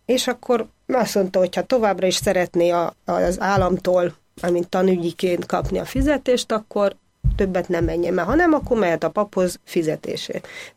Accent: Ozun, Covasna, Romania; Én Erdélyben születtem, és annak is a legdéli csücskéjében, Uzon nevezetű községben, az nagyon közel van a határhoz, a régi határhoz, pár kilométer

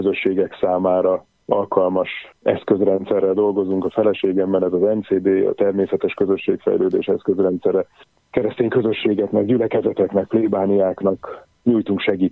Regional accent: Budapest, Hungary; 76-os évjárat vagyok. Budapesten születtem, Budapesten jártam iskolába

